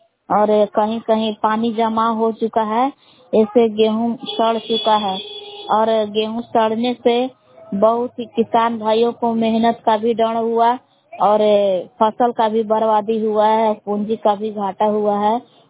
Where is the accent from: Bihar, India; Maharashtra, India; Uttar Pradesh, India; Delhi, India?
Bihar, India; Belaw; ग्राम बेलाव जिला कैमूर भभुआ के निवासी हूँ।